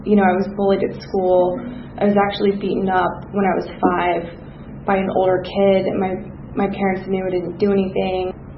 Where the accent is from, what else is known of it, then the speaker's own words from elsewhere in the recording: Atlanta, Georgia, United States; So I'm actually from Atlanta, in the city of Atlanta. I grew up in Buckhead, and my dad is a successful business executive at a company headquartered here in Atlanta. I grew up on West Paces Ferry.